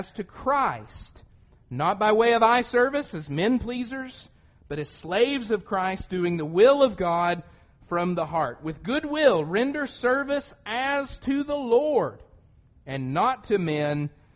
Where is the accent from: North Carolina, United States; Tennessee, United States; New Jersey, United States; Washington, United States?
Tennessee, United States; Loudon; When I grew up in Loudoun, Tennessee, we never locked anything and the keys stayed right there in the ignition